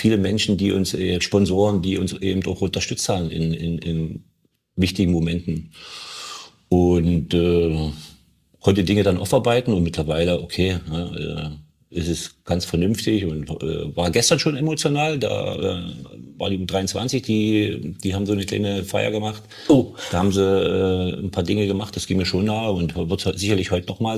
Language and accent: German; Wittichenau, Saxony, Germany; born there